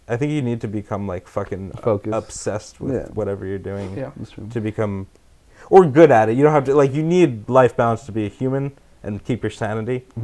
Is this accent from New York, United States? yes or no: yes; New York, United States; the Knicks, because I'm from New York. I grew up in the 90s, they're great